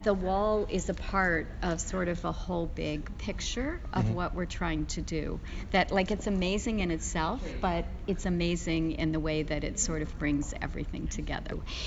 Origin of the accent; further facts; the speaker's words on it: Newark, Delaware, United States; because I'm originally from Newark and from Delaware, grew up here.